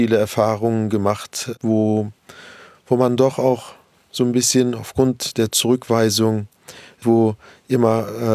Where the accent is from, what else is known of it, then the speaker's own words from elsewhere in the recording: Berlin, Germany; habe ich rund 10 Jahre in Kreuzberg gewohnt. Aber meine ersten Jahrzehnte waren in Neukölln. Wenn man mich heute fragt, wo ich herkomme, so nach dem Motto, wo ich wohne oder wo ich lebe, sage ich immer auch reflexartig Neukölln. Also ich bin schon Neuköllner.